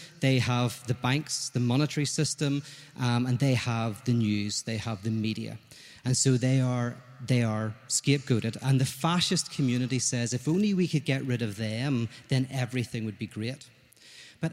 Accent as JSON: {"language": "English", "country": "Ireland", "said": "I'm Irish. There's no way I'm going to do that."}